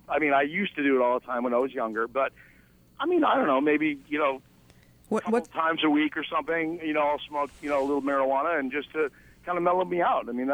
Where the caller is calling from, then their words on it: Massachusetts, United States; I'm calling from Western Mass.